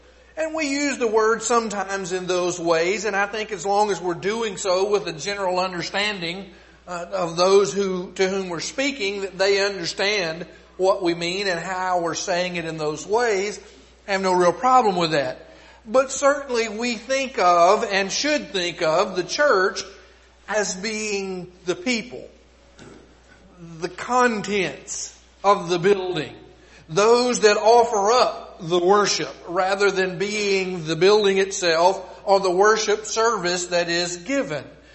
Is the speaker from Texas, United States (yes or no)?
yes; Texas, United States; But the good news is, as a Texan, I can say the good news is I'm not sweating and no mosquitoes are biting me